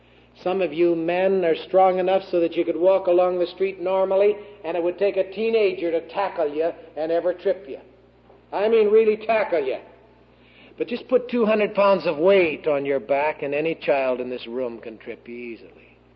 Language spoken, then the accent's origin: English; the South, United States; accent: southern; Or you don't understand my southern accent, one of the two.